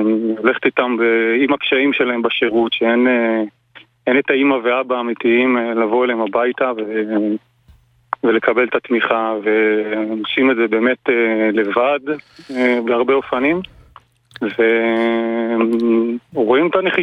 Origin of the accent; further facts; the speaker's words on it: Malkia, Northern District, Israel; מקיבוץ מלכיה.